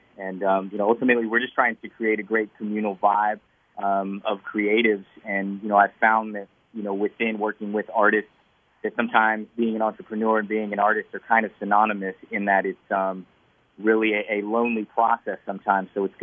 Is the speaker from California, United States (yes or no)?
yes; San Francisco, California, United States; now in Sarasota, United States; I'm from San Francisco.